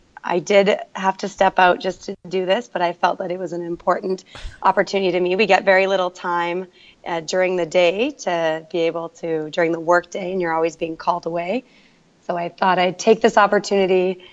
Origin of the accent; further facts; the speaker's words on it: Kaslo, British Columbia, Canada; I'm from Canada, so I'm from a very small community in British Columbia called Caslow, where there's only 1,000 people.